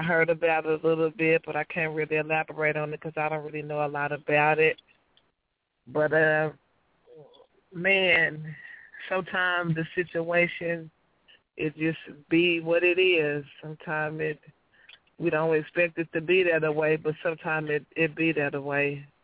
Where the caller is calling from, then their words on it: Oklahoma City, Oklahoma, United States; Well, this is, I'm calling from Oklahoma City.